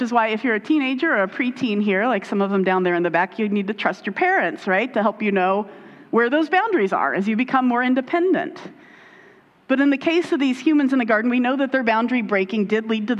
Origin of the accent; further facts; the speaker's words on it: Indianapolis, Indiana, United States; you know I grew up in Indianapolis. I actually grew up on the outskirts of Indianapolis.